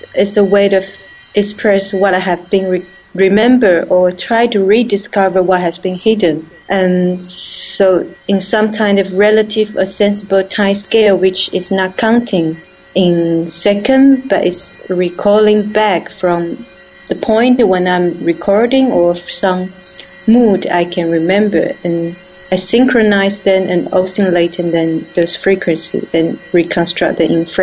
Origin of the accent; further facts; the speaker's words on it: Taiwan; now in Basel, Switzerland; I came from Taiwan and have been living in Basel for a year and a half now.